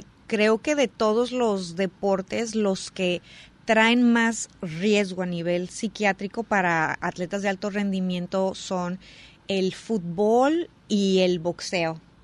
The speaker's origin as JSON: {"language": "Spanish", "town": "Tijuana", "region": "Baja California", "country": "Mexico", "said": "Yo soy de Tijuana"}